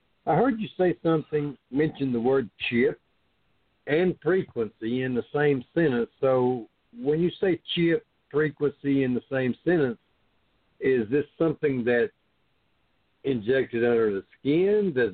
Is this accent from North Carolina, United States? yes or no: yes; North Carolina, United States; April Cunningham from Tennessee, and I'm from North Carolina, invited me.